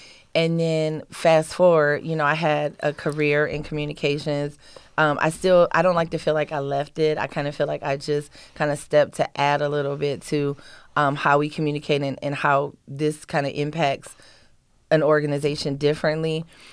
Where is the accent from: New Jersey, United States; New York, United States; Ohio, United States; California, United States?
Ohio, United States; Toledo; Like I told you, I grew up in North Toledo, and I live with my grandmother.